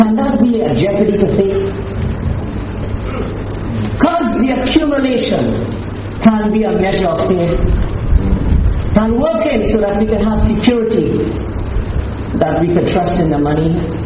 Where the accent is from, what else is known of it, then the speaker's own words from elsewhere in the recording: India; So friends, I'm an Indian. We love business.